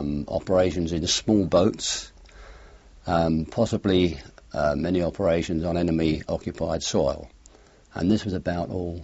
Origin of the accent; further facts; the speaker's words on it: London, United Kingdom; born there; I was born in the East End of London, 1922.